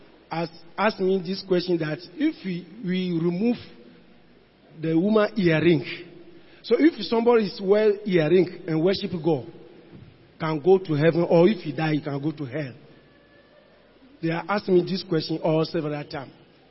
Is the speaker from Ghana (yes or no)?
yes; Ghana; from Ghana.